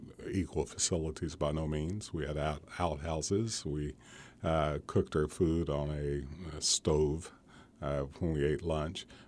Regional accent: Appalachia, United States; I mean, when I was growing up, I'm from Appalachia, and family, obviously, we were poor.

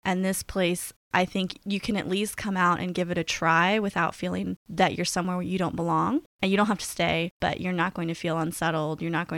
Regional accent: Nashville, Tennessee, United States; moved away as an adult; I'm from Nashville, so I thought I knew

